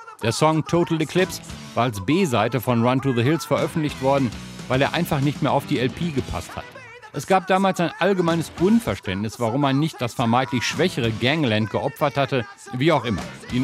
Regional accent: Dortmund, North Rhine-Westphalia, Germany; Ich komme aus Dortmund.

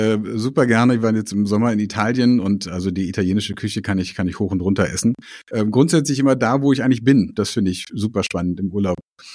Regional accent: Hanover, Lower Saxony, Germany; born or raised there; also born or lived in Stuttgart / Berlin

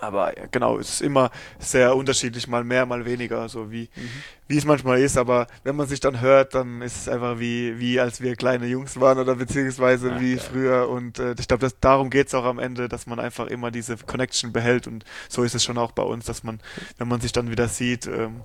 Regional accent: St. Leon-Rot, Baden-Württemberg, Germany; Ja, genau, wir kommen aus Roth, aus so St. Leon Roth heißt der Ort.

